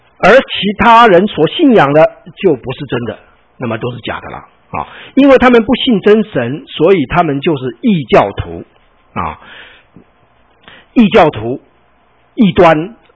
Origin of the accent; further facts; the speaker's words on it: Taiwan; 我说："不是，我从台湾来。"